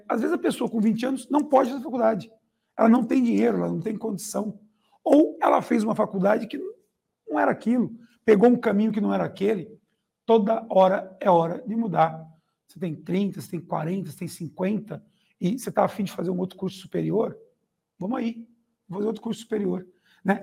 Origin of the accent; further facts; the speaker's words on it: São Paulo, Brazil; now in São José do Rio Preto, Brazil; a cidade que eu moro, né, que é São José do Rio Preto. Eu originalmente sou de São Paulo, mas moro em Rio Preto.